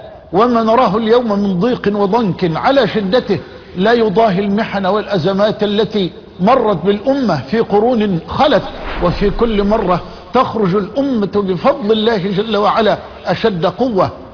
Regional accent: Egypt; اللهم اجعل بلدنا مصر في أمنك وأمانك وحفظك وحرزك وضمانك

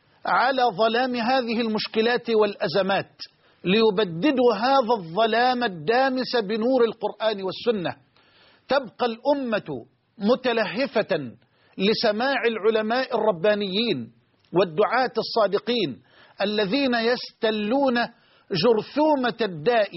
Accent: Egypt; أننا في بلدنا مصر

